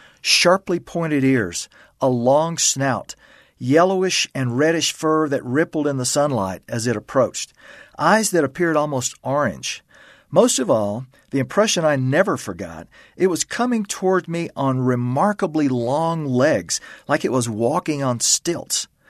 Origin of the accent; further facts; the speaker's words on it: Louisiana, United States; I was intrigued by whatever predators might be around where I was growing up in Louisiana.